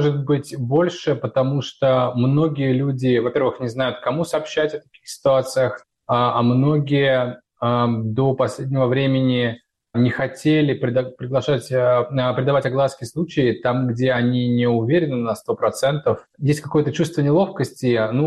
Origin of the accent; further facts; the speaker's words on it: Russia; moved away; Ну вот я прожил в России 38 лет. Никогда никакой самодеятельности я не видел. Я родился в Советском Союзе